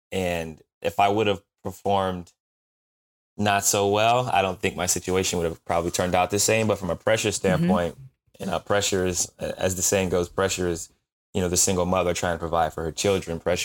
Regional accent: Canton, Ohio, United States; I grew up in Canton, Ohio, mm-hmm. small city. Steel mills, you show up and you do your job and you go home type of mentality.

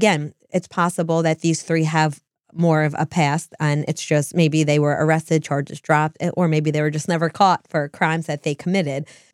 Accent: New Jersey, United States; Which is interesting because we are from New Jersey.

